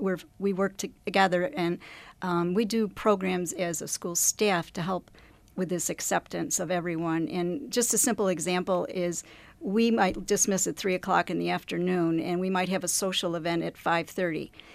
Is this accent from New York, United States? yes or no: yes; Oswego, New York, United States; I grew up in Oswego, New York, and the Sisters of St. Joseph from Rochester had a school there.